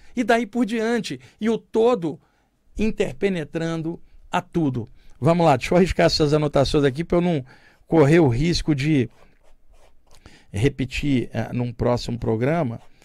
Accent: Rio de Janeiro, Brazil; eu vim da Baixada Fluminense, no Rio de Janeiro, onde eu cresci. Meu pai era carioca, filho de português. Minha mãe era baiana, quase mulata, moreninha, filha de descendente índios com francês, e eu nasci no Rio de Janeiro, é de lá que eu venho.

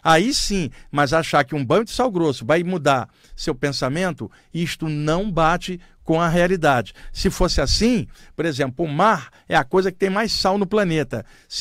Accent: Rio de Janeiro, Brazil; now in São Paulo, Brazil; como eu cresci no Rio e moro em São Paulo há 34 anos

